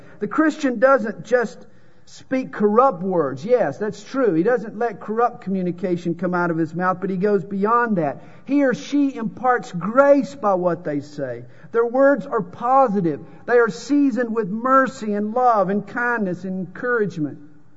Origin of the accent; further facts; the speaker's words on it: the South, United States; accent: Southern drawl; I'm from the South. And you know what tips them off? Hi, y'all. My accent is a dead giveaway. It's the Southern drawl.